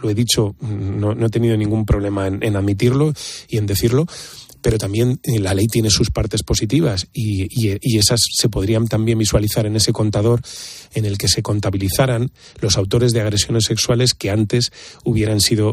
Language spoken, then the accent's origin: Spanish; Valladolid, Castile and León, Spain; Yo me considero una persona más seria, quizá a lo mejor porque soy vallisoletano, soy sobrio